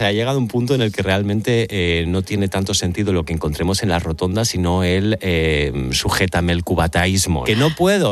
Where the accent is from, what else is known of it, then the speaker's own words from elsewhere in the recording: Terrassa, Catalonia, Spain; born there; Pues una que está muy cerquita de donde yo nací, en Tarrasa